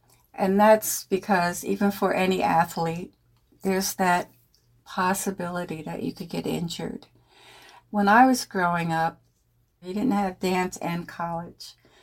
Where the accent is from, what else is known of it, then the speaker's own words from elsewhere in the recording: Harlem, New York, United States; Yes, we're from Harlem, but we are ballet dancers.